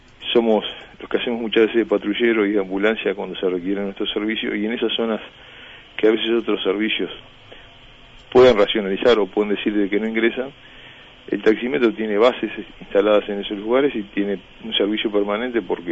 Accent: Uruguay

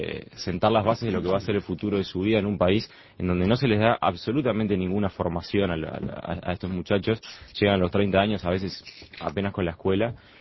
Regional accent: Uruguay; porque soy uruguayo, así que me gusta el fútbol como deporte

